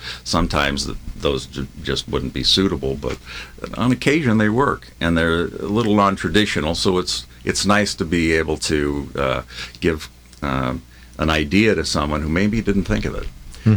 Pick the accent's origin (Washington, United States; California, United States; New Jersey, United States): California, United States; I'm a Californian, like everyone else. I wasn't born there, but lived there most of my life. So when I was 2 years old and came to California, I didn't know anywhere else.